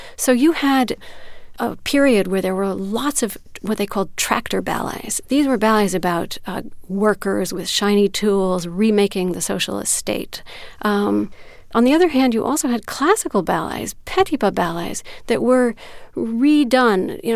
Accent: Chicago, Illinois, United States; Well, you know, I was a kid from Chicago, and I, you know, had not grown up in a theatrical world.

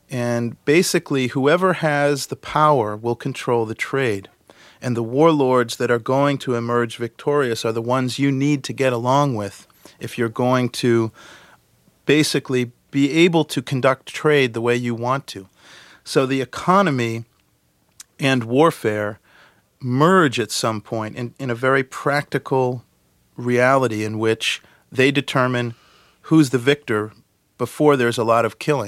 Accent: United States; And as an American journalist there, I really felt like things were out of control

